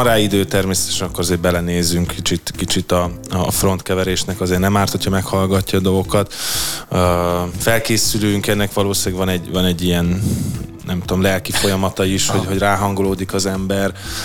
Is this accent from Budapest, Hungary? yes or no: yes; Budapest, Hungary; budapesti zenekarként maga a helyszín, tehát hogy a város is nagyon fontos, tehát nagyon szeretünk a szülővárosunkban játszani.